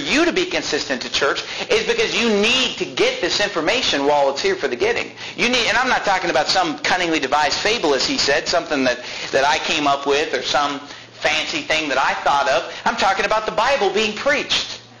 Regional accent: Sacramento, California, United States; In the 1980s, when I was growing up in Sacramento, California

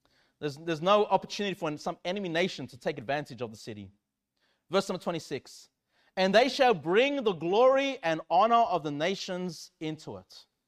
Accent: Australia; ethnically, I'm a Chilean, South American. But I'm really Australian. Like, I think of myself as Aussie. As Aussie as it gets.

